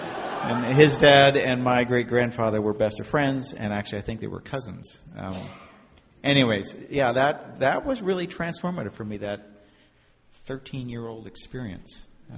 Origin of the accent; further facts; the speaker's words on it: Ontario, Canada; I grew up in Ontario.